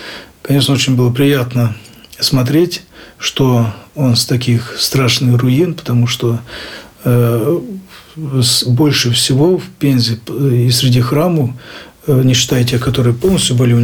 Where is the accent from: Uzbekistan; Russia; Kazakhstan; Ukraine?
Ukraine; Lviv Oblast; born there; родился я в очень хорошем месте, вернее, прекрасном месте Украины, это Львовская область, Турковский район. Это место у нас называется Прикарпатье, потому что дальше Закарпатье, и с нашей стороны начинается Карпаты. Вот, в Прикарпатье, село Ильник, очень большое село.